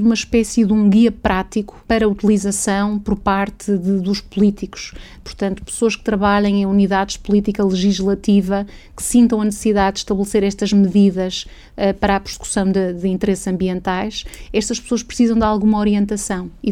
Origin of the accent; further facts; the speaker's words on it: Portugal; a forma como eu penso como portuguesa não é a mesma forma como pensa um holandês ou um italiano